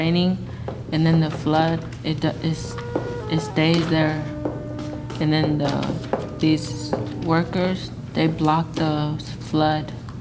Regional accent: Coahuila, Mexico; Coahuila.

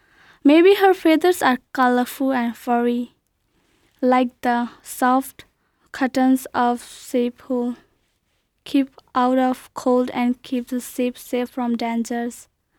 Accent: Nepal; and I am from Nepal.

